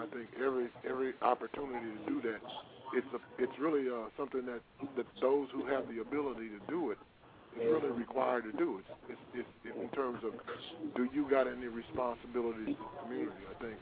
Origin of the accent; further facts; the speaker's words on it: Memphis, Tennessee, United States; born there; now in Illinois, United States; But now we kind of like about 100 miles north of Carbondale in Illinois. But I was born in Memphis